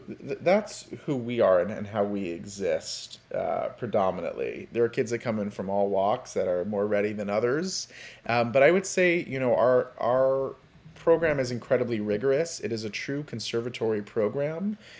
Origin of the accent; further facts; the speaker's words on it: Miami, Florida, United States; You know, I'm a kid from Miami, Florida, who just kind of had ambition and figured it out there.